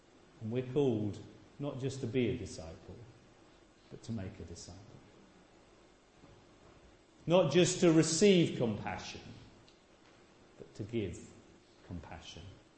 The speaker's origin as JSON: {"language": "English", "region": "England", "country": "United Kingdom", "said": "I'm too English."}